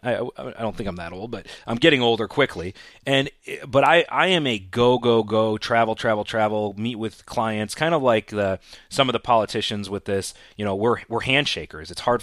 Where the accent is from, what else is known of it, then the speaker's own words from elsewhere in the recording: Chicago, Illinois, United States; I'm from Chicago, certain part of Chicago, there's risk in Chicago.